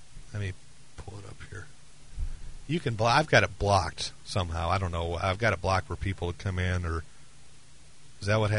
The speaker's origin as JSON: {"language": "English", "region": "Michigan", "country": "United States", "tie": "born or raised there", "said": "with me going to Kentucky, growing up in Michigan, now living here, I've been at various parts of the country"}